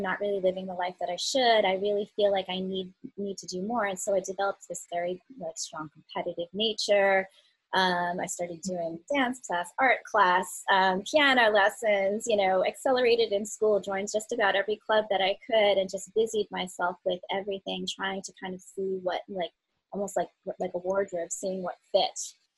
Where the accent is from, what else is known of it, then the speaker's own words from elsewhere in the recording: New York, United States; also born or lived in South Korea; And I was adopted from South Korea long, long time ago by a wonderful family that lived in New York. And so there I was at 2 years old, starting a brand new life with a new family.